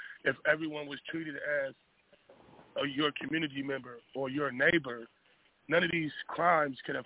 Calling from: California, United States; I'm calling from California.

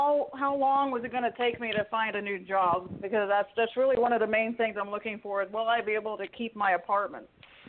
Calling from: Huntsville, Texas, United States; I'm calling from Texas.

